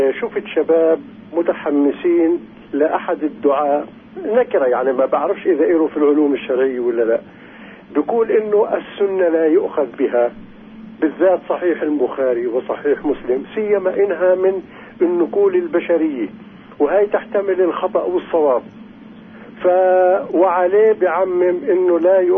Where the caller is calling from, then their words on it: Tulkarm, Tulkarm Governorate, Palestine; بحكي من طول كرم.